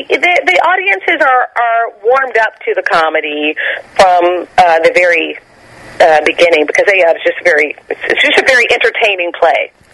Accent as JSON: {"language": "English", "town": "Nashville", "region": "Tennessee", "country": "United States", "tie": "born or raised there", "also_born_or_lived": "Mississippi, United States", "said": "I was born in Mississippi. I stayed there for a couple of years before I moved to Nashville, Tennessee."}